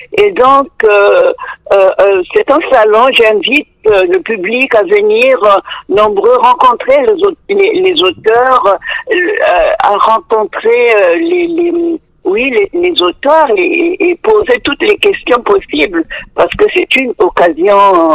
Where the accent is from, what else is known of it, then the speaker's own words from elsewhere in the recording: Republic of the Congo; Oui, personnellement, je viens du Congo-Brazzaville, oui.